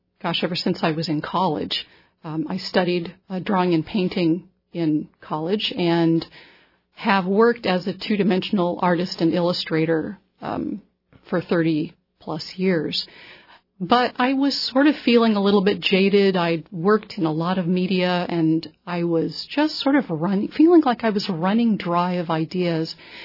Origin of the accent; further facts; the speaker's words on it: Southwest, United States; especially since I'm a desert rat. I grew up in the Southwest.